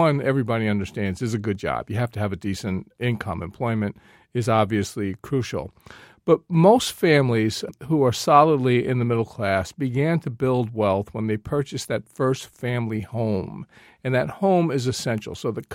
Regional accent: Montclair, New Jersey, United States; I grew up in Montclair, New Jersey, which is a very progressive town

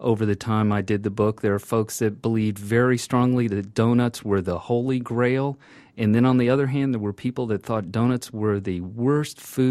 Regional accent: the South, United States; now in Indianapolis, United States; I'm a fan of super sweet donuts as a Southerner.

